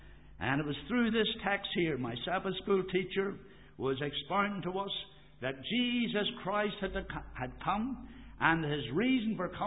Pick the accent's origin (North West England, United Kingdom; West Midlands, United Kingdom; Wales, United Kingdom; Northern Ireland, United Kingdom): Northern Ireland, United Kingdom; Dromara; born or raised there